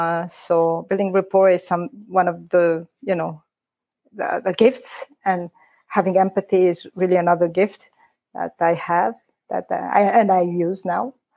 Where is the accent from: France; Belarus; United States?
France; Paris, Île-de-France; from an Armenian family. So I'm an immigrant. I mean, you know, I was raised and born and raised in Paris, but my family, parents, both come from different part of the world.